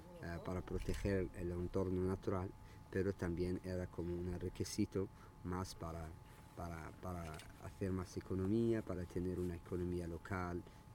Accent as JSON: {"language": "Spanish", "region": "Tiris", "country": "Western Sahara", "said": "vivíamos nosotros en la zona más a las fronteras de Mauritania que es la de aquí de Tiris que es ahora el territorio liberado."}